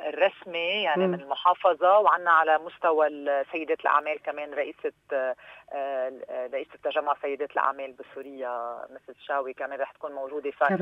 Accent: Lebanon; فأنا لبنانية عربية

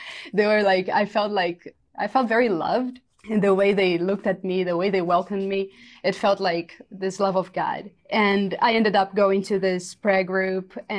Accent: Fortaleza, Ceará, Brazil; And she was also a part of a prayer group in Fortaleza. That's my hometown in Brazil.

